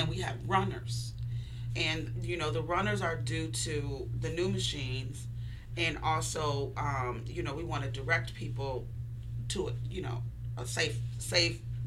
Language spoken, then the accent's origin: English; Marion, Ohio, United States; I'm from Marion, Ohio.